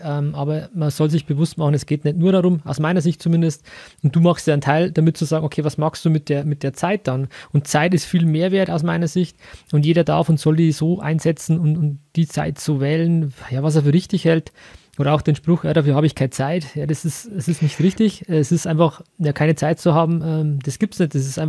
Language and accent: German; Bavaria, Germany; accent: Bavarian; mein bayerischer Akzent